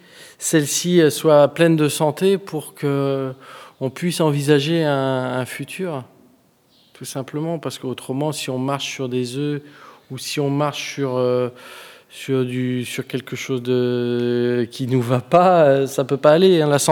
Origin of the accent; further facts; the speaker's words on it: Brittany, France; Quand on est breton, on connaît que le Mont Saint-Michel.